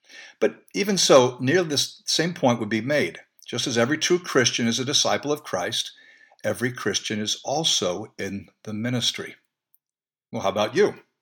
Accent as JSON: {"language": "English", "country": "United States", "said": "Well, since I'm an American, obviously I wasn't serving in the British government"}